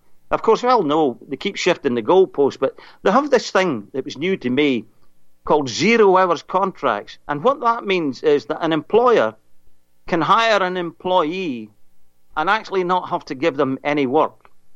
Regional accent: Scotland, United Kingdom; Well, I lived with the Labour Party growing up in Scotland.

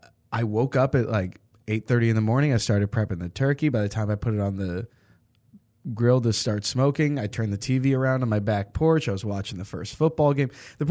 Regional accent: East Coast, United States; I'm from the East Coast, so I'm like, oh, okay.

